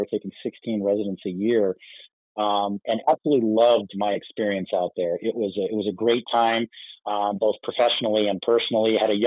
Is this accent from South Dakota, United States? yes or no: yes; Yankton, South Dakota, United States; also born or lived in Indianapolis; You know, growing up in Yankton, all of our family was here or around the Midwest. So the plan was to always come back, but had a great 5 years out in Indianapolis doing my radiology and nuclear medicine training.